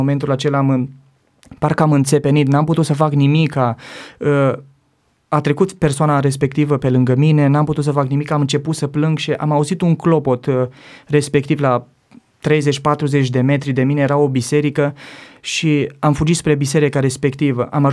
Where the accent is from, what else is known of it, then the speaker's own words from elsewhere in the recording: Romania; Am întors capul și încercam să-mi șterg lacrimile, să nu vadă că eu plâng, și i-am spus că da, sunt român.